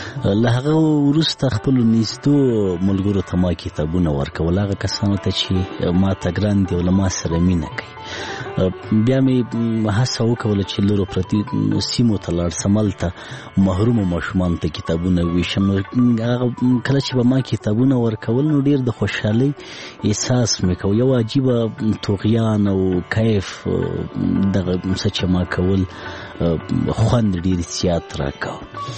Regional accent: Laghman, Afghanistan; زه په لغمان کې پیدا شویم، په لغمان کې را لوی شویم، ښوونځی مې په لغمان کې لوستی

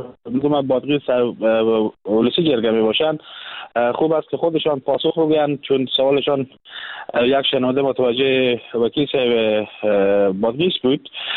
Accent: Herat, Afghanistan; من اتفاقا در ولایت هرات کلان شدم، بزرگ شدم در روزی غرب افغانستان

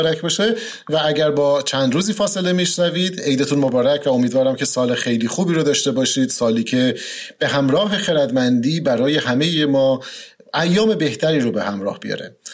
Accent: Iran; خب همه ما ایرانی هستیم و این جشن رو جشن می‌گیریم

